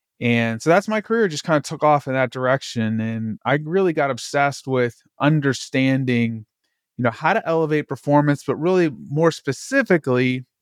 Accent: Dallas, Texas, United States; Yeah, so I grew up in Dallas, Texas. I was an overweight kid.

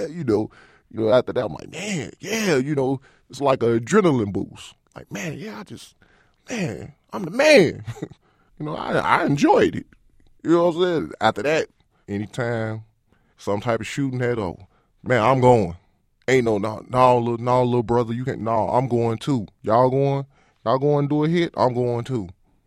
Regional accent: Illinois, United States; I grew up in Humboldt Park when it was wild.

